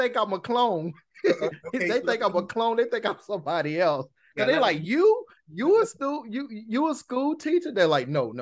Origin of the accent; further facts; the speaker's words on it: North Carolina, United States; But growing up in Anson County, it still afforded me time to be a child.